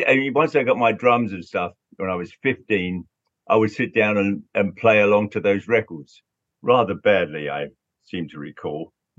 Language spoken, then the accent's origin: English; London, United Kingdom; It actually was a great time to be growing up in London. There was a lot going on.